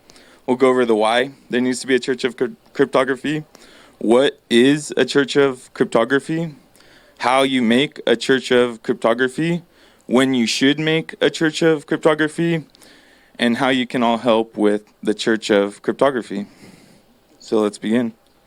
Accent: California, United States; I grew up in the Emerald Triangle, and where a lot of people grew cannabis

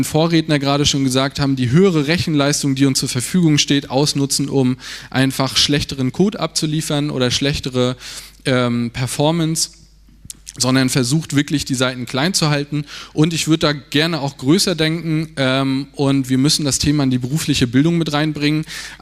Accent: Schwerin, Mecklenburg-Vorpommern, Germany; Also ich komme aus Schwerin in Mecklenburg-Vorpommern.

